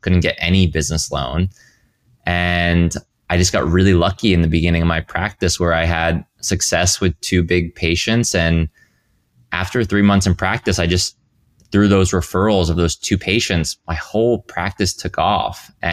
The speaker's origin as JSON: {"language": "English", "region": "Rhode Island", "country": "United States", "tie": "born or raised there", "said": "And I really wasn't exposed to anything outside of a hospital setting in the small town. I grew up in Rhode Island."}